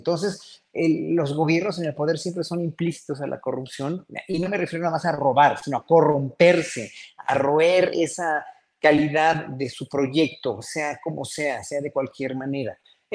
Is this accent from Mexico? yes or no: yes; Mexico; nosotros nos vamos a defender muy dignamente como pueblo mexicano